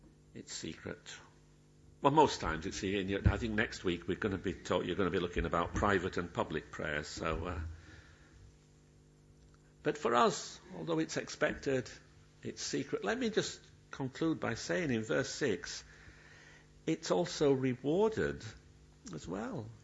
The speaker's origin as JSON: {"language": "English", "region": "Yorkshire and the Humber", "country": "United Kingdom", "tie": "born or raised there", "said": "when I was brought up in South Yorkshire"}